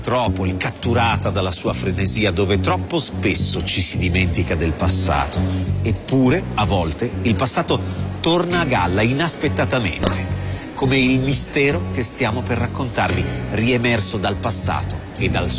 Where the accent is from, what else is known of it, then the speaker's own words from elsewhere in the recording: Milan, Lombardy, Italy; Io sono milanese, sono emozionato.